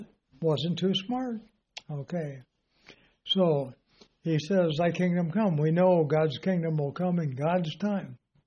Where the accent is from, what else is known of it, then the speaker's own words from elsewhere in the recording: California, United States; I've lived lots of places in my life, from growing up in Southern California to then going into the military when I was 18 years old during the Korean War